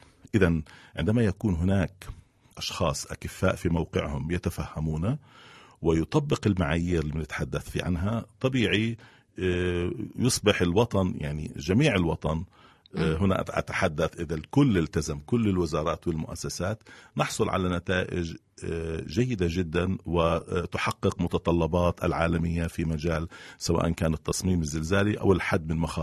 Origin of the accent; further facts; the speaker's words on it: Palestine; طريقة تفكيرنا كأمة، كفلسطينيين حتى كأمة عربية